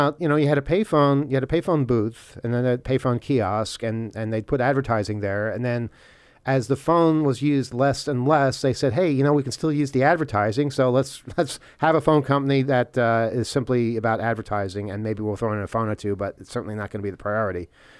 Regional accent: Canada; if my vote as a Canadian would count

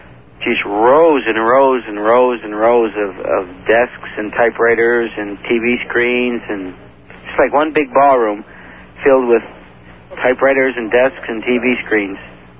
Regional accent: Michigan, United States; Have not. I'm from Michigan.

